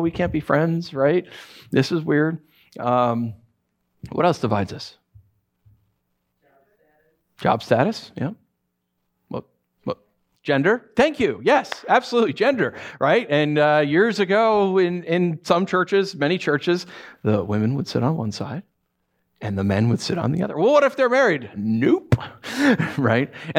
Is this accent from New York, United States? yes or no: yes; New York, United States; Like, I'm from New York, and so anything from Boston, I'm like, ah, right?